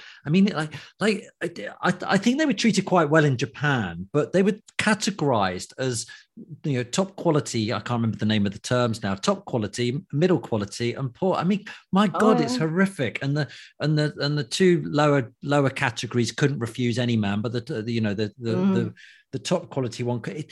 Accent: United Kingdom; If we were really free of being British, basically, because British people are quite prudish, aren't we?

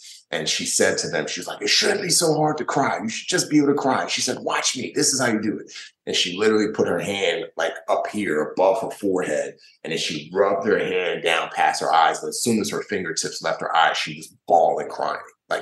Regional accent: Nigeria; the character's from Nigeria, just like I was from Nigeria.

